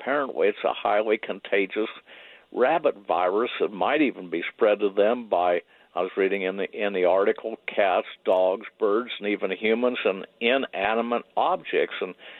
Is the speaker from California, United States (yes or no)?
no; Kansas, United States; also born or lived in Utah; And even growing up in Kansas and spending time in Utah, I know to slow down